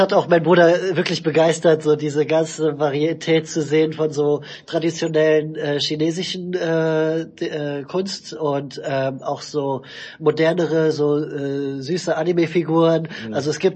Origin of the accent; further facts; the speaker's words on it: Frankfurt, Hesse, Germany; moved away as an adult; now in Taiwan; bin ursprünglich aus der Region Frankfurt und aber schon jetzt fast 6 Jahre hier in Taiwan, bin zum PhD-Studium hier rübergekommen.